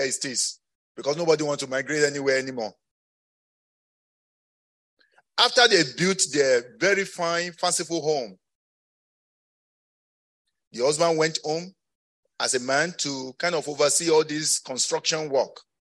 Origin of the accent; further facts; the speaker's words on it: Ondo, Nigeria; You say, I can't keep myself. I'm from Ondo Kingdom.